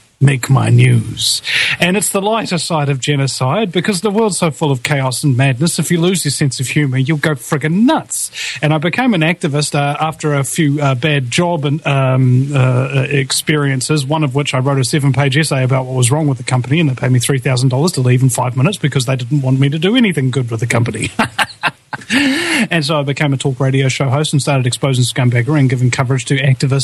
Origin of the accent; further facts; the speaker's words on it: New Zealand; Okay, I'm from New Zealand. I'm the first New Zealander in history to have an American-based talk radio show